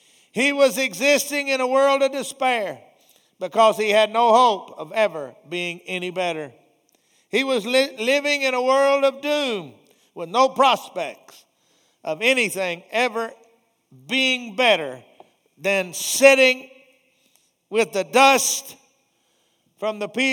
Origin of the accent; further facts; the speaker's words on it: Garland, Texas, United States; Well, just like my next door neighbor, he and I grew up together there in Garland.